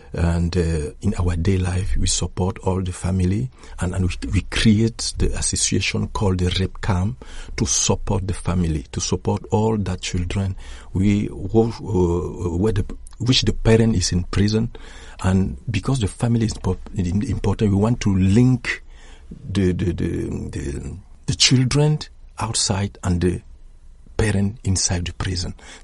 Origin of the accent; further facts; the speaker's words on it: Canada; We joined the movement, my wife and me, Antoinette and me. We are coming from Canada.